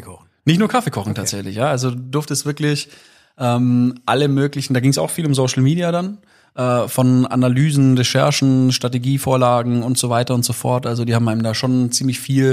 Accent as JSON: {"language": "German", "town": "Wertingen", "region": "Bavaria", "country": "Germany", "tie": "born or raised there", "said": "In Wertingen war ich auf der Schule. Also erst in Wertingen, das ist eigentlich mein Heimatort."}